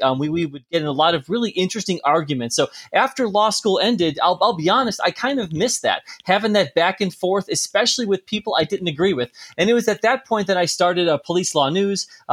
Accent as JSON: {"language": "English", "town": "Chicago", "region": "Illinois", "country": "United States", "moved": "as an adult", "said": "I'm originally from Chicago. I didn't stick around the Chicagoland area."}